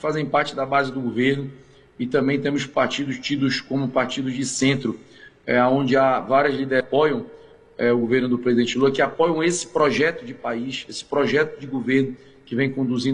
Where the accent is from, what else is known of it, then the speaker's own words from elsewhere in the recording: Pará, Brazil; que olhe com atenção para o norte do país, de onde eu sou originário